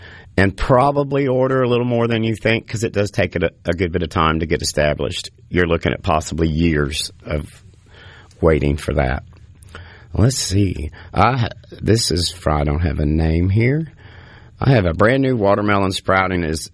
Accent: the Ozarks, United States; where I grew up in the Ozark Mountains, which Lance loves to play with, tomatoes were the thing.

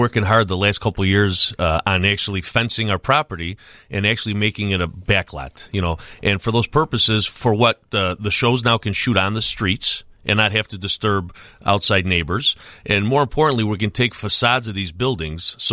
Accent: Chicago, Illinois, United States; You know, I'm born and raised in Chicago, and I was in the real estate business.

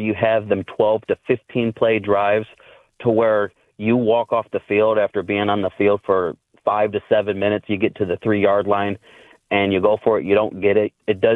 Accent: Toledo, Ohio, United States; they're my hometown kind of, local team. I'm from Toledo.

